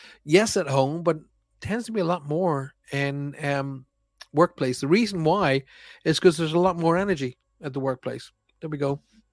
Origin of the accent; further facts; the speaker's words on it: Armagh, Northern Ireland, United Kingdom; I can take the mickey because so am I. I'm from Armagh.